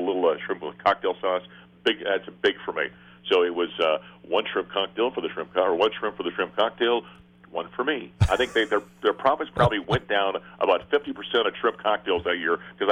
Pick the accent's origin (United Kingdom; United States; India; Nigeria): United States; Grand Forks, North Dakota; And it was a little place in my hometown of Grand Forks, North Dakota, called the Westward Ho.